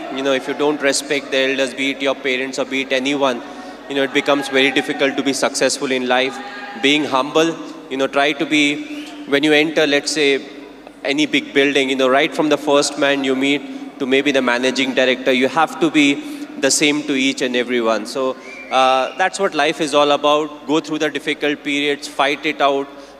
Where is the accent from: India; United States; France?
India; As a Indian cricket team, whenever we come here, the people, they come out, they support us.